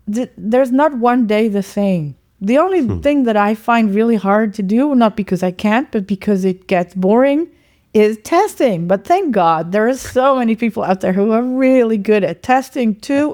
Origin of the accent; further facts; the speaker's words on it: Netherlands; now in Germany; I am Dutch, half Danish, half Dutch, actually. I grew up in the Netherlands. I currently reside in Germany, but I love to live all over the world.